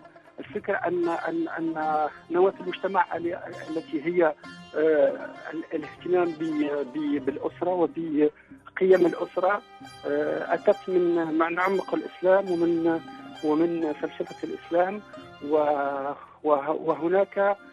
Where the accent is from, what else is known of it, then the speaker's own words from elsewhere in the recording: France; فرنسي من أصل تونسي.